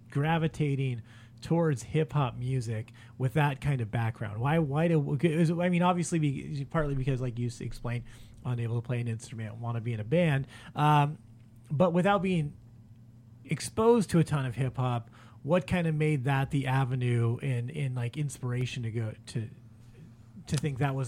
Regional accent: Los Angeles, California, United States; I mean, I grew up in LA in the 80s. I grew up in South Central and, you know, fucking grew up in the hip hop, and that's my music.

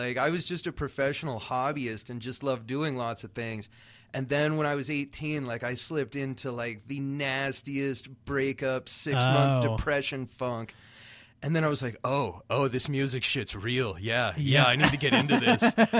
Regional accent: Coeur d'Alene, Idaho, United States; I grew up out in Coeur d'Alene, and then went to Harvard on the Lake down there, North Idaho Community College for a little bit, and then went down to U of I.

